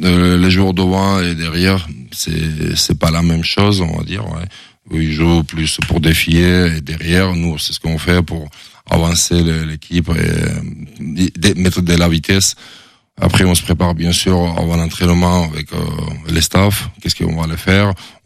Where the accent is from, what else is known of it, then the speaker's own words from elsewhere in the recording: Georgia; French is a second language; moved away as an adult; now in France; Voilà, je suis resté 12 mois chez moi, en Géorgie. Je retrouve mes amis avec qui je suis grandi.